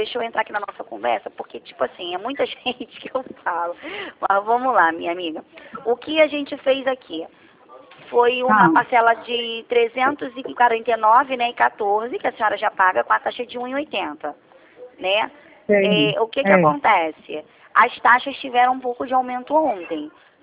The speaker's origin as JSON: {"language": "Portuguese", "region": "Rio de Janeiro", "country": "Brazil", "said": "eu também sou do Rio"}